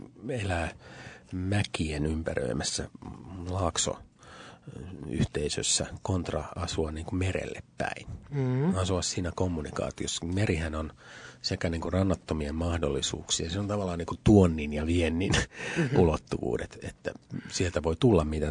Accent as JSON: {"language": "Finnish", "town": "Helsinki", "region": "Uusimaa", "country": "Finland", "said": "itse mä en ole koskaan asunut meren rannalla, paitsi, no olen kyllä helsinkiläinen."}